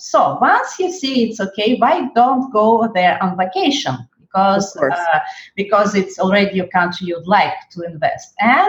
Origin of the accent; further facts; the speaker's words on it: Paris, Île-de-France, France; English is a second language; now in Barcelona, Spain; when I've said this, that I'm from Paris. When I have said them that now I live in Barcelona